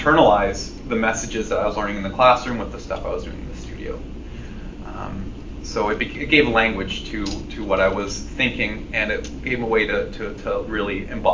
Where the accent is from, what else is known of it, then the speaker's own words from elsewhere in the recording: Hamilton, Ontario, Canada; I'm from Hamilton, Ontario, Canada.